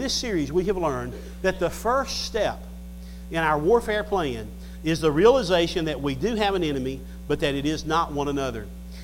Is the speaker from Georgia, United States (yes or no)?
yes; Atlanta, Georgia, United States; born there; I may be one of the few people here who can say, I was born in Atlanta, Georgia.